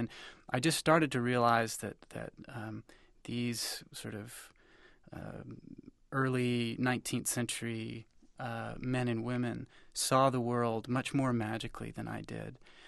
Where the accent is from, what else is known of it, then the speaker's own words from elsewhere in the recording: Massachusetts, United States; the Catholicism that was the norm where I grew up in Massachusetts.